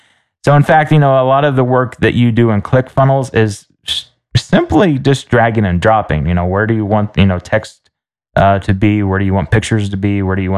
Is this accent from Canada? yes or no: no; England, United Kingdom; I'm going to continue calling it the Junto because, hey, you know, we're English and we don't pronounce our J's that way.